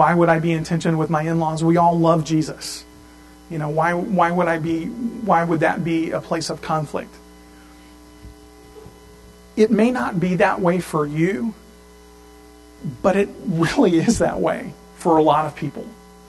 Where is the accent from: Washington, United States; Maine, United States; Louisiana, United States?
Louisiana, United States; Now, where I grew up in South Louisiana, there are actually people today named Polycarp.